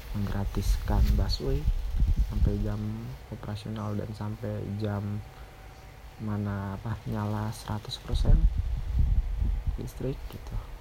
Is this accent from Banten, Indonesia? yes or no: yes; Tangerang, Banten, Indonesia; Jadi gue merasa lebih Jakarta daripada orang Jakarta. Gue merasa lebih Jakarta ya, bukan orang Tangerang, seperti itu. Jadi apa yang gue alami dari sekolah SD sampai SMA dan kuliah ya selalu di teritori Jakarta